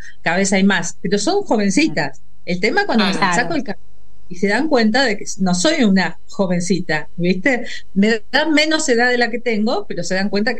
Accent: Buenos Aires, Argentina; born there; moved away as an adult; now in Bariloche, Argentina; yo vivía en Buenos Aires, nací en Buenos Aires

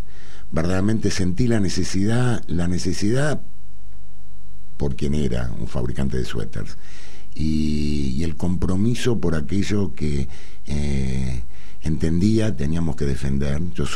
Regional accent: Argentina; Está obviamente lo que como ciudadano, como argentino, quiero para mi país.

